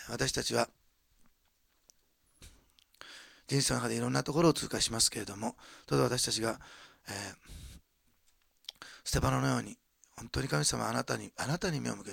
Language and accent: Japanese; Osaka, Japan; born there; 私は大阪生まれですから原爆の本当の痛みを正直分かってないと思っています。長崎で生まれ育った人ではないので